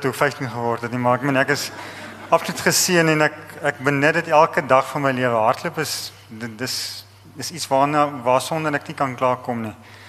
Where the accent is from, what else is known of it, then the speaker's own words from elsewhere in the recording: Free State, South Africa; En ek het in Oos-Vrystaat groot geword.